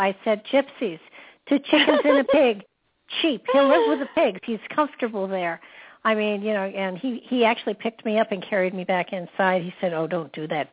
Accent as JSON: {"language": "English", "region": "New York", "country": "United States", "said": "I'm from New York, yes."}